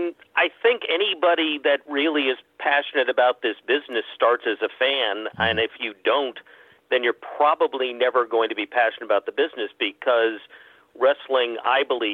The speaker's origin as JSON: {"language": "English", "town": "Miami", "region": "Florida", "country": "United States", "tie": "born or raised there", "said": "Well, in my case, I grew up in Miami, Florida, as you noted, and I discovered wrestling there in the mid-60s"}